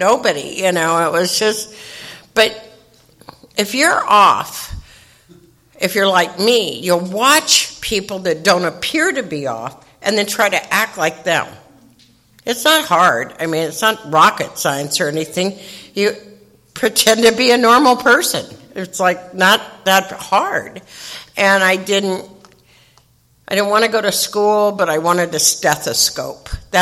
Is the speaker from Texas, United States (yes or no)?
no; Phoenix, Arizona, United States; But I grew up in Phoenix. I went to St. Agnes. I love being Catholic.